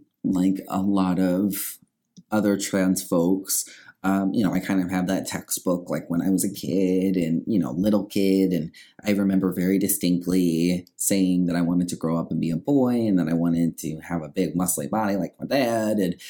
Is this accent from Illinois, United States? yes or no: yes; Illinois, United States; Yeah, so I'm originally from the cornfields of Illinois. I was raised in a small town and first generation college student.